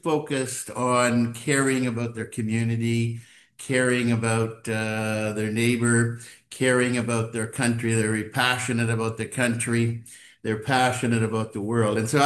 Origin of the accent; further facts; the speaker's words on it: Toronto, Ontario, Canada; I'm an alcoholic. I'm from Toronto. I sort of grew up in Southern Ontario, basically a pretty normal family.